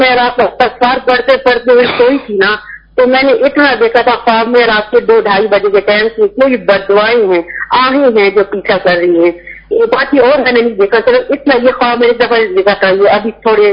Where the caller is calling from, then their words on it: Kohat, Khyber Pakhtunkhwa, Pakistan; میں کوہاٹ سے بات کر رہی ہوں.